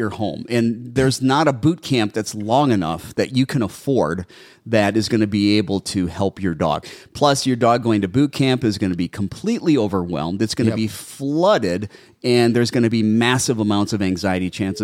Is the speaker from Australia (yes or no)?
no; Wisconsin, United States; Hello, Carla. You're a neighbor. I'm originally from Wisconsin.